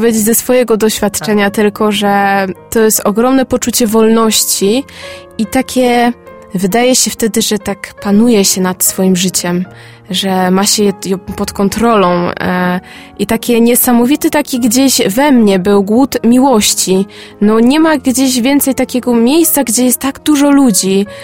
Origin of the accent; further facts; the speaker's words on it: Gdańsk, Pomeranian Voivodeship, Poland; No, a że pochodzę z Gdańska, to też bardzo blisko Sopotu